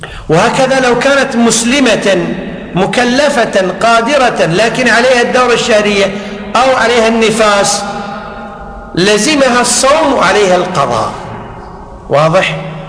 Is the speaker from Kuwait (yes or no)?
yes; Kuwait; حنا عندنا بالكويت في هيئة